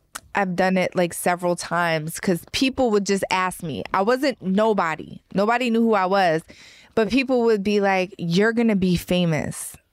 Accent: Philadelphia, Pennsylvania, United States; when I was younger, growing up in South Philly. I just grew up kind of American poor.

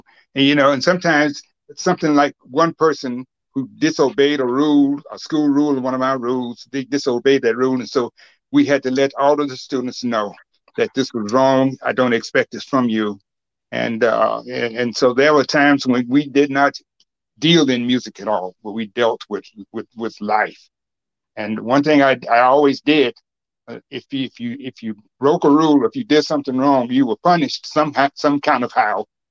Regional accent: Alabama, United States; Yes, I am from Alabama, as you may know, and that's the South.

